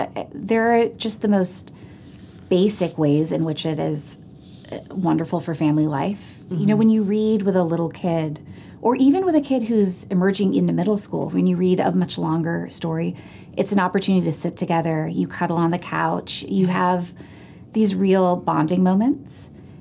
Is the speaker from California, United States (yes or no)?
yes; California, United States; I grew up in California. I went to college in New England. I've lived all over the country over the course of my now 40 years.